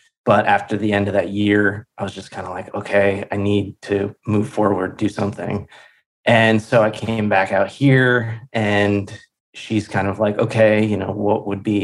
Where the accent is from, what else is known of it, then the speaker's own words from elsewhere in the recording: Philadelphia, Pennsylvania, United States; now in Los Angeles, United States; I'm from Pennsylvania. I'm from Philly, and we met there.